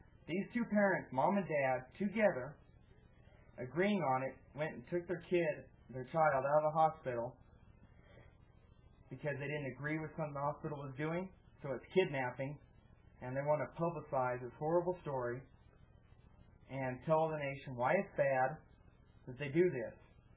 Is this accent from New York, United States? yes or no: no; California, United States; Now, I'm from California my whole life.